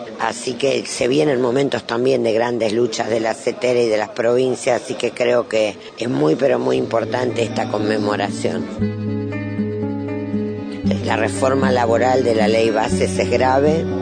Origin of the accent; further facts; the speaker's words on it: Santa Fe, Argentina; Yo soy santafesina